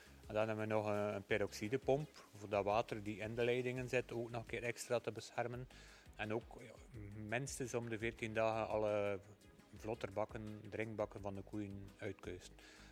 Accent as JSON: {"language": "Dutch", "town": "Wervik", "region": "West Flanders", "country": "Belgium", "said": "uit Wervik. Wij hebben een melkveebedrijf met normaal rond de 110 koeien."}